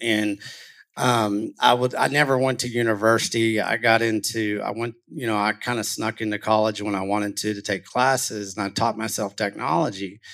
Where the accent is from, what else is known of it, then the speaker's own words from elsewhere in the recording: Texas, United States; Well, I grew up in West Texas, and I grew up doing a lot of different things, cowboying, definitely doing combines, tractors. And, you know, we did that type of hick West Texas life.